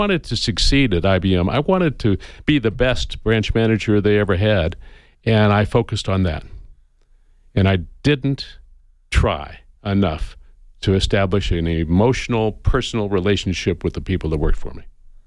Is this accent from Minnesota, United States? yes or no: no; Phoenix, Arizona, United States; born there; I was born in Phoenix, Arizona. My mom was born in Bisbee. That makes me a second generation Arizonan. I went to school here at the University of Arizona.